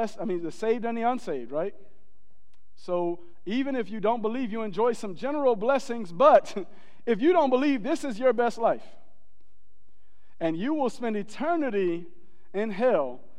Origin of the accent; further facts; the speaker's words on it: Southern US, United States; But I'm from the South. I'm from the South, and in the South, children don't call grown-ups by their first name.